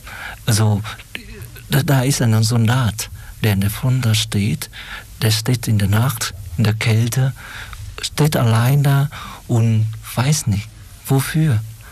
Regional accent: Saigon, Ho Chi Minh City, Vietnam; German is a second language; Und ich bin aber in Saigon aufgewachsen. Ich war damals schon ein Flüchtling vor dem Krieg.

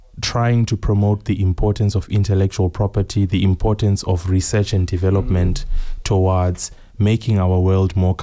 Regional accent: Bulawayo, Zimbabwe; English is a second language; I'm Zimbabwean, born and raised in Bulawayo, Guntuthuziyathunqa, for those of us who know where that is. But it's really close to the Victoria Falls

